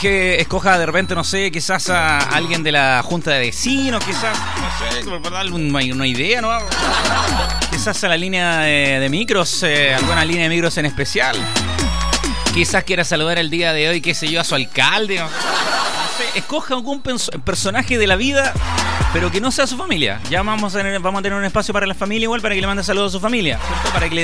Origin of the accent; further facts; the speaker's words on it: Chile; así somos los chilenos, ¿cierto?